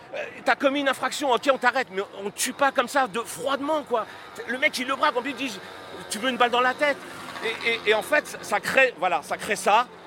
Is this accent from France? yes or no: yes; Nanterre, Île-de-France, France; je suis d'origine algérienne. Je suis né en France, mon papa il est né ici en 1934. Ma mère elle est née en 1943. Je suis petit-fils de tirailleurs. C'est-à-dire qu'on est la plus ancienne famille installée et née ici en France à Nanterre.